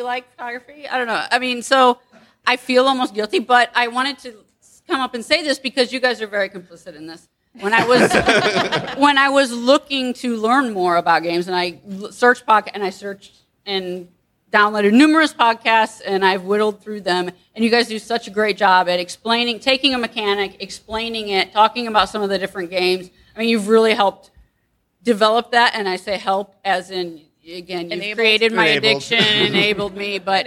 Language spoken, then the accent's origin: English; Indianapolis, Indiana, United States; I am from Indianapolis, so welcome.